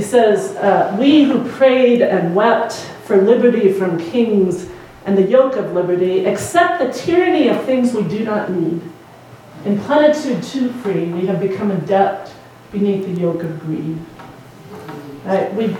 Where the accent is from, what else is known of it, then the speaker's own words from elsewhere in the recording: Farmington, Missouri, United States; He's in his kitchen in my hometown of Farmington, Missouri.